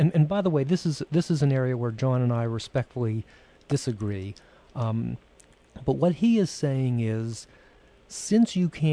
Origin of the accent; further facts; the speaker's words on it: Pittsburgh, Pennsylvania, United States; I don't want to say anything bad about the Cowboys, being from Pittsburgh myself